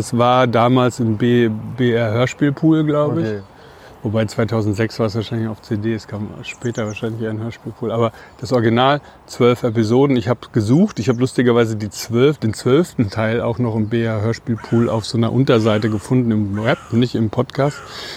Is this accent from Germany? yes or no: yes; Spessart, Germany; Für Leute, die halt irgendwie den Spessart so ein bisschen kennen. Ich komme aus der Gegend.